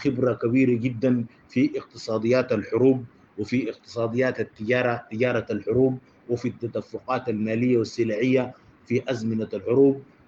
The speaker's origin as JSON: {"language": "Arabic", "country": "Sudan", "said": "أصبح العالم يعرفهم وأصبحنا نحن كسودانيين نعرفهم"}